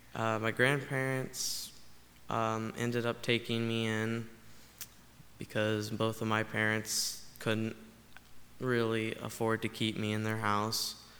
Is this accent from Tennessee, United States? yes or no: yes; Tennessee, United States; I am pretty new to this area. I came from Tennessee.